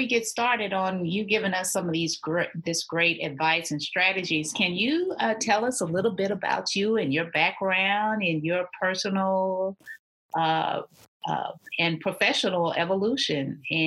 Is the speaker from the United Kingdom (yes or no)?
no; Texas, United States; I'm a Texan, it's Prairie View.